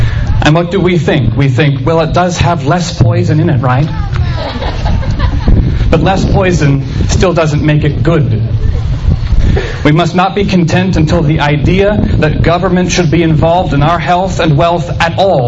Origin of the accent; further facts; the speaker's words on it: Marietta, Georgia, United States; It's great to be in Athens. I'm actually from Marietta